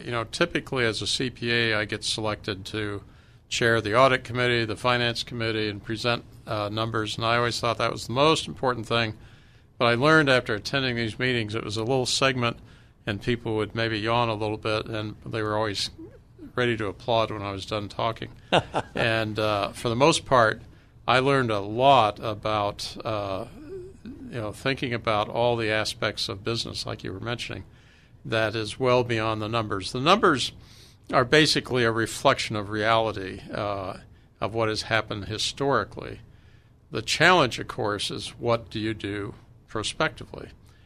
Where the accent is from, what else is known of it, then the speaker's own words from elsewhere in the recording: Brevard, North Carolina, United States; born there; I was born in Brevard, North Carolina.